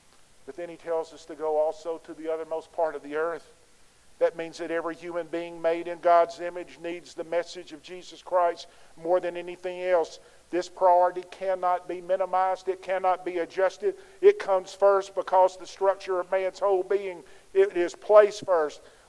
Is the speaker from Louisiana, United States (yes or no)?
yes; Louisiana, United States; You know, I'm from Louisiana. We live in the heart of the Bible Belt.